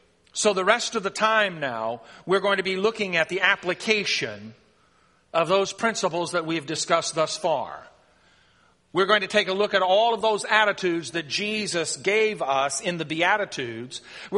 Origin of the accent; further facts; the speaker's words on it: United States; I cannot be saved because I'm a male, because I'm white, because I'm American, because I speak English